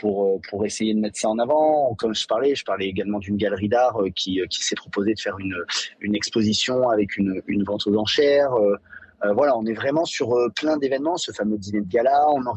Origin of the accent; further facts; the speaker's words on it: Vichy, Auvergne-Rhône-Alpes, France; j'ai grandi à Vichy